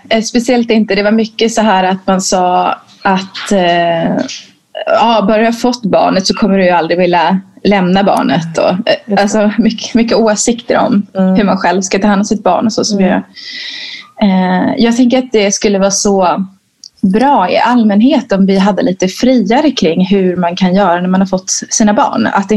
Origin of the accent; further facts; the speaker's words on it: Leksand, Dalarna County, Sweden; Jag är från Dalarna, Leksand. Och mina föräldrar bott mest där.